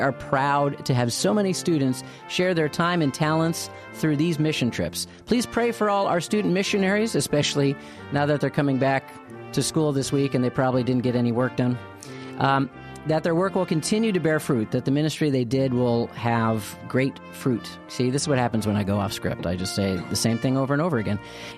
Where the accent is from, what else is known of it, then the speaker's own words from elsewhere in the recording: Illinois, United States; I grew up outside of Chicago, actually. I was a kid with the 85 Bears. I remember going to my local Jewel Osco and picking up my 45